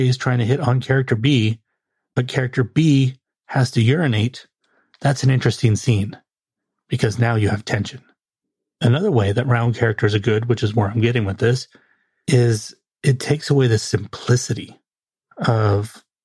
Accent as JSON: {"language": "English", "country": "United States", "said": "As an American, as many Americans, we didn't really grow up with it as part of our culture."}